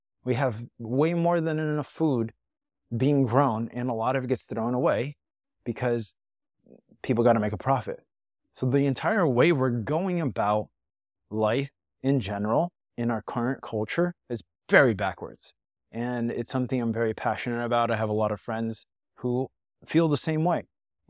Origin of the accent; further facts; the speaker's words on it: Bahia, Brazil; You have the Amazon in Brazil. I'm Brazilian. I'm from Brazil in Bahia.